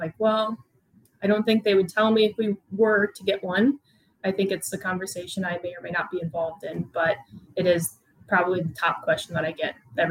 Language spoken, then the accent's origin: English; Michigan, United States; Yeah, I think growing up in Michigan, I played for Little Caesars